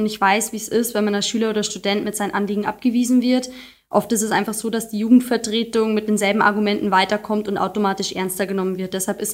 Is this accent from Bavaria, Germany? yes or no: yes; Regensburg, Bavaria, Germany; now in Munich, Germany; Also ich bin 25 Jahre alt und ich bin ursprünglich aus Regensburg, lebe allerdings aufgrund der Arbeit inzwischen in München.